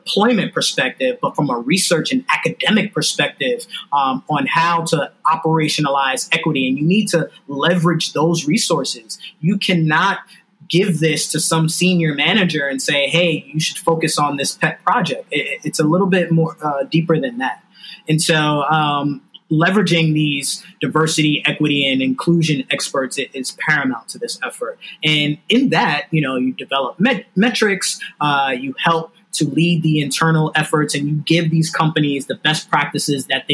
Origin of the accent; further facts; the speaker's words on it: New York City, New York, United States; You know, I'm from New York City. I live in Brooklyn.